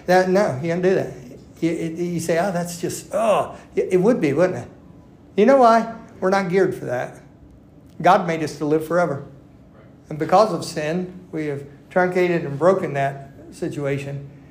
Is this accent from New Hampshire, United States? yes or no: no; Ohio, United States; born there; I was born. Miami Valley Hospital, they know how. I was born on September 14th of 1964.